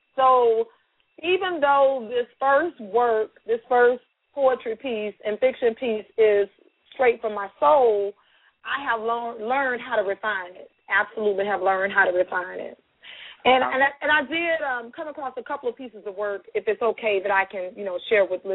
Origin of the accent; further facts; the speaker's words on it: Florida, United States; born there; I was born in Florida. I moved briefly to Georgia years and years ago when I was married, and then I came back to Florida and have raised my family here and worked my career here in Florida.